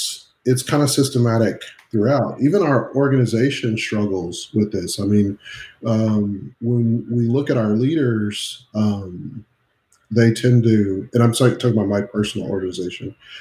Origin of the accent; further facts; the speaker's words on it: Dallas, Texas, United States; I come from Dallas, so I'm in a pretty high tech area and it's a lot of diversity here.